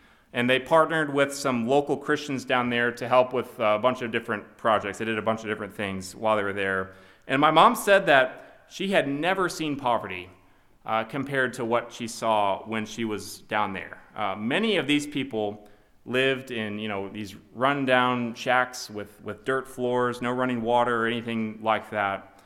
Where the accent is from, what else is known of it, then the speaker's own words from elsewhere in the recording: Iowa, United States; I do genuinely love my home state of Iowa, but I thought my friend had gotten quite the upgrade with where he had moved to in this part of Tennessee.